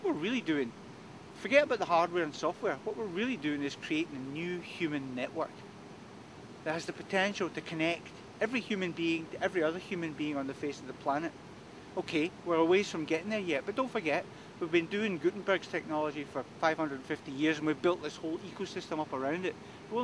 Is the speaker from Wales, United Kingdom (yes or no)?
no; Glasgow, Scotland, United Kingdom; I come from the East End of Glasgow. I should be living in a housing project in the East End of Glasgow